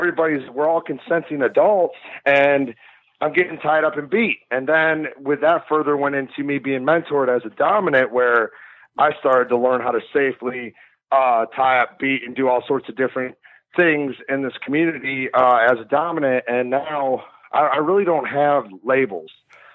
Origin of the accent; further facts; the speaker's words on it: Michigan, United States; Oh, yeah, yeah. Well, I grew up in Michigan.